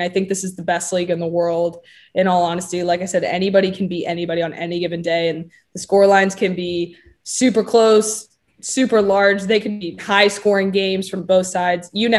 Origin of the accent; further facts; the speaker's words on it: Kansas City, Missouri, United States; I think it'd be the coolest thing to represent my city just because I'm from Kansas City. I'm proud to be from Kansas City.